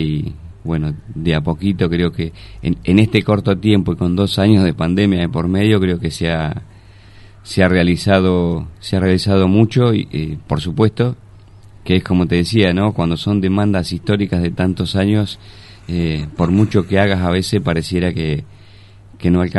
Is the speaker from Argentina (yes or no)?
yes; Argentina; hemos tenido nosotros como argentinos